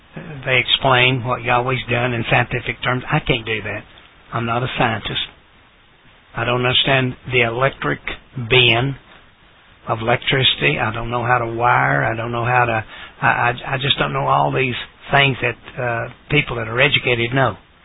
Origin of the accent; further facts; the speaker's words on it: Thornhill, Tennessee, United States; born there; Thornhill. I was born in Thornhill.